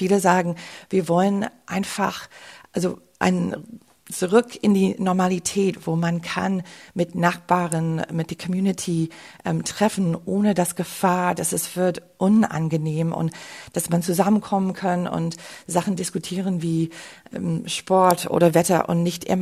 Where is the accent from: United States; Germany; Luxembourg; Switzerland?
United States; Wisconsin; German is a second language; also ich komme aus Wisconsin, das ist eine Bundesstadt, das man nennt ein Swing State.